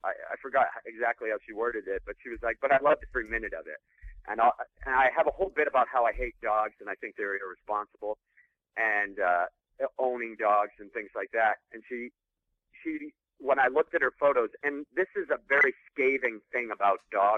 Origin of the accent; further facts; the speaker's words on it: Maine, United States; growing up in Maine, like, you know, everybody is, they're kind of hardworking. They're from Catholic, big Catholic families.